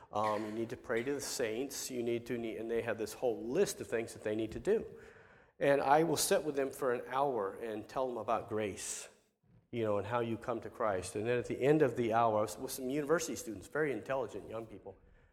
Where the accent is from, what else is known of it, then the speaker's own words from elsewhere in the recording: United States; somebody like me who's, you know, I grew up in America, but somebody from their own nation coming to them